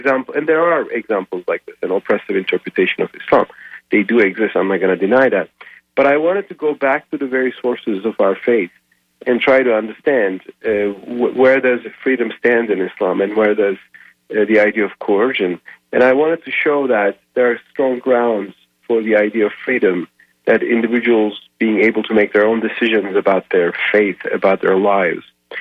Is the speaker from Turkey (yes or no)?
yes; Turkey; English is a second language; also born or lived in Ankara / Istanbul; now in United States; I'm Turkish. I'm from Turkey. I was born in Ankara. I spent most of my life in Istanbul, however, and I used to be a newspaper columnist in Istanbul for more than a decade, and an author of several books in the Turkish language as well.